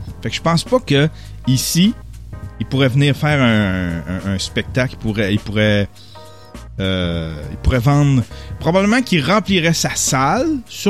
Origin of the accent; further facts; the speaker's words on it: Quebec, Canada; On devrait faire ça en tant que Québécois.